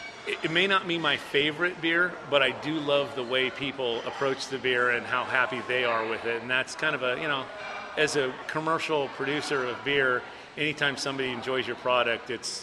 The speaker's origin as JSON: {"language": "English", "town": "Slough House", "region": "California", "country": "United States", "tie": "born or raised there", "said": "Yeah, I'm from Slough House. I grew up a few miles from there, and I lived there up until we started this project."}